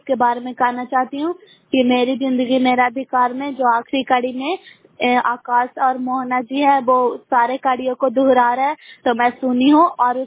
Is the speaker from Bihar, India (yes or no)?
yes; Bairiganj, Bihar, India; मैं ग्राम बैरीगंज के निवासी हूँ